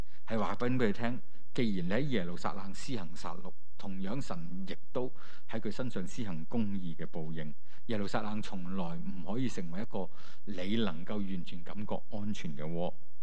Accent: Hong Kong; 甚或可能很多人我们香港人都要面对就是退休、失去工作、这些都是我们很陌生的环境。

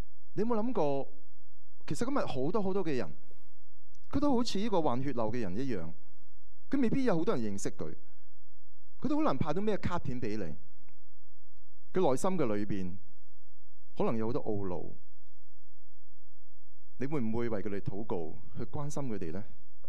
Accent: Hong Kong

